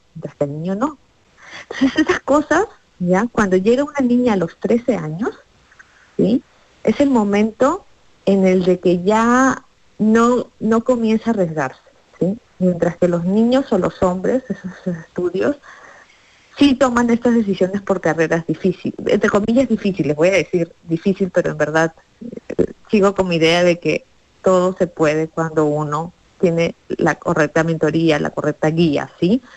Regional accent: Peru; yo cuando era estudiante primaria, secundaria, porque yo soy de Perú, bueno, sentía eso.

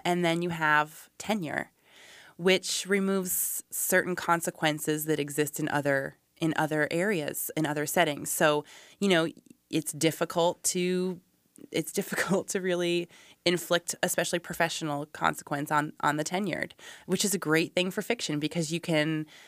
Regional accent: Iowa City, Iowa, United States; I was born and raised in Iowa City, yes, and I live here now.

